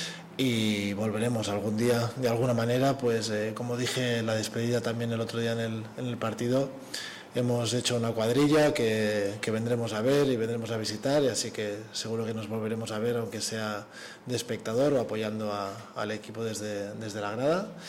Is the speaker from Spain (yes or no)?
yes; Catalonia, Spain; Y que no soy el primer catalán que pasa por aquí y se enamora de Bilbao.